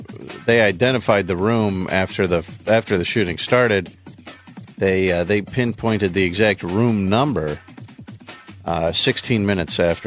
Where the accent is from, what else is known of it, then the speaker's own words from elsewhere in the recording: Las Vegas, Nevada, United States; I grew up in Las Vegas. If you're a multimillionaire, you're likely not living in Mesquite.